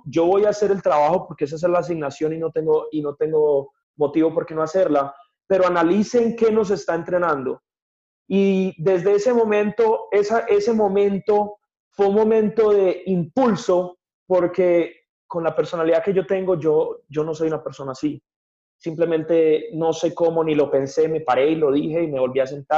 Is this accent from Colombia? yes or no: yes; Medellín, Antioquia, Colombia; 33 años, nacido y criado en Colombia, en Medellín, Colombia, una de las ciudades más lindas del mundo. Pero desafortunadamente, nací y crecí en Medellín en los 90s, pues crecí en los 90s, viví en los 90s, en la era de Pablo Escobar.